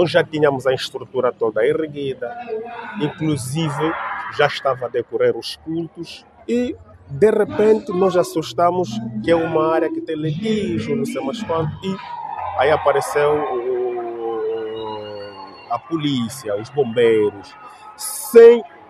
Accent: Angola; Devemos, como angolano, cultivar a cultura de amor.

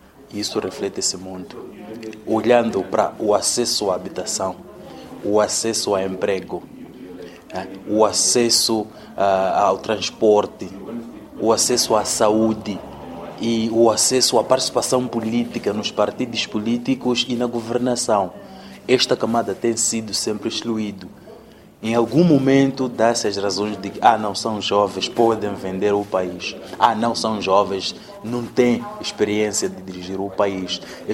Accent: Mozambique; venho da República de Moçambique

